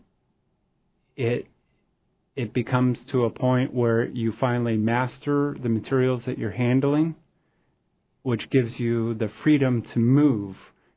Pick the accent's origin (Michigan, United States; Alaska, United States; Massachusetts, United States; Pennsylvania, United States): Alaska, United States; Juneau; I grew up in Juneau and spent summers in Sitka and spent quite of my time outdoors as a kid and just general observations.